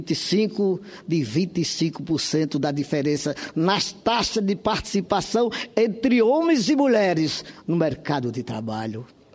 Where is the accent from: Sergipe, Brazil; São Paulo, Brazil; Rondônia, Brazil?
Sergipe, Brazil; homenagear a mulher brasileira, especialmente a mulher da minha terra, Sergipe Natal